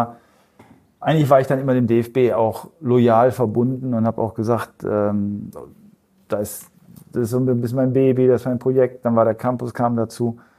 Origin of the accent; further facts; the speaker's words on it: North Rhine-Westphalia, Germany; ich komme ja aus dem Ruhrgebiet